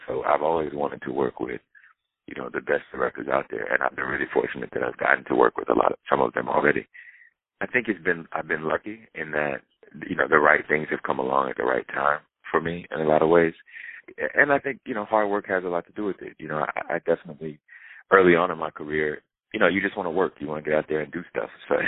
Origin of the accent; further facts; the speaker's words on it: the South, United States; And so, you know, thinking about where I grew up in the South, I think that that's true there too